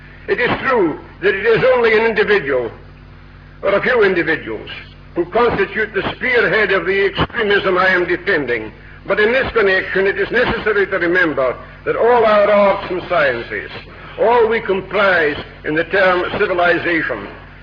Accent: Scotland, United Kingdom; I'm a Scotsman, as you can hear.

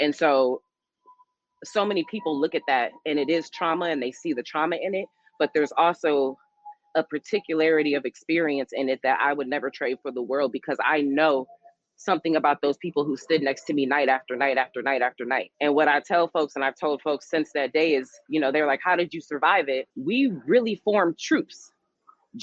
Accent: St. Louis, Missouri, United States; I'm from St. Louis, aka now known as Ferguson.

